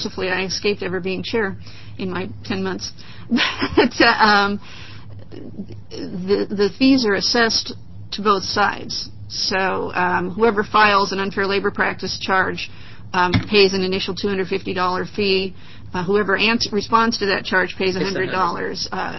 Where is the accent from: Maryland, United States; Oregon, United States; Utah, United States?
Oregon, United States; Burns; also born or lived in Madras; I'm from Madras. I actually was born, spent my childhood years in Burns.